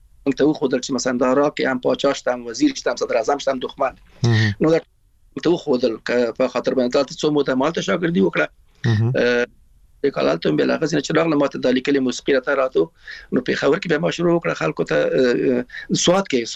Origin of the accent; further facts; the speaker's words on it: Afghanistan; now in Iran; موږ د افغانستان راغلی یو، نو ایران راغلی مو